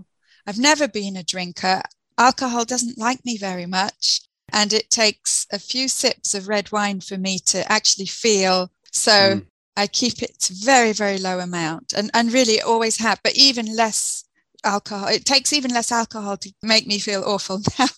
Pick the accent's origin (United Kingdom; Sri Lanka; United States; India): United Kingdom; England; now in Quebec, Canada; I'm originally from England and I teach English as a second language in a French-speaking town in Quebec, Canada.